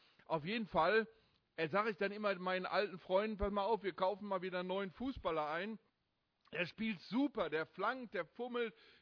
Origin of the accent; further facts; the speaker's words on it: Steinbach, Hesse, Germany; Hier sitzen bestimmt viele fleißige Leute aus dem kleinen Ort in Hessen, aus Steinbach, Heiger Steinbach, wo ich herkomme, 900 Seelendorf.